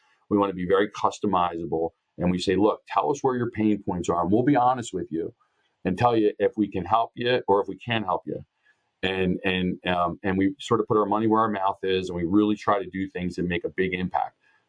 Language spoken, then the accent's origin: English; Upper Darby, Pennsylvania, United States; We went into my hometown of Upper Darby, Pennsylvania, and we're in a supermarket parking lot.